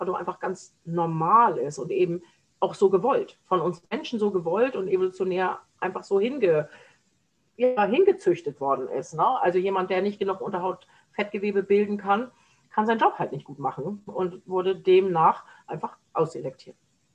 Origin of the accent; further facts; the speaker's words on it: Germany; So, aber mich als Deutsche macht man irgendwie mit französischem Essen glücklich